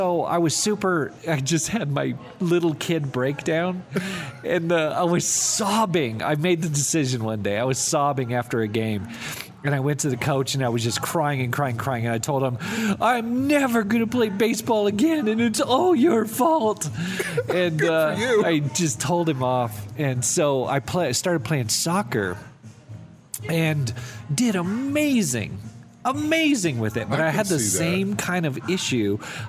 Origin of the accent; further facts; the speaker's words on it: United States; Because we're American, we have our chest stuck out.